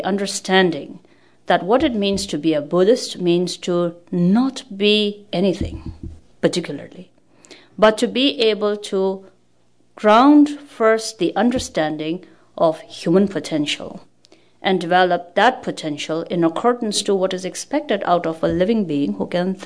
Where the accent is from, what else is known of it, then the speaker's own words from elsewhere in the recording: India; I come from India. I was born in India. But tracing my family back, we still would refer to ourselves as Tibetans.